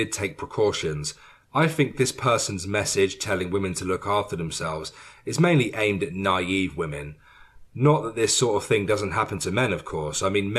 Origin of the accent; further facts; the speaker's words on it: London, United Kingdom; Growing up in Greater West London, I would often puff my chest out